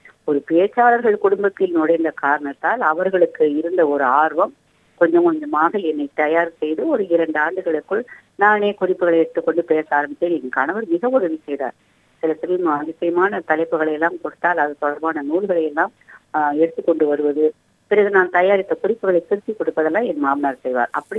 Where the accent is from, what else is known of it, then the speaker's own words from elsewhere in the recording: Sankarankovil, Tamil Nadu, India; born there; now in Chennai, India; அப்படிப்பட்ட ஊர்ல சங்கரன் கோவில் என்ற ஒரு அழகான ஊரில் நான் பிறந்தேன். தந்தையார் அரசு பணியில் இருந்த காரணத்தால் பல ஊர்களுக்கு சென்று கடைசியில் சென்னையில் வந்து நீண்ட காலமாக இருக்கிறோம்.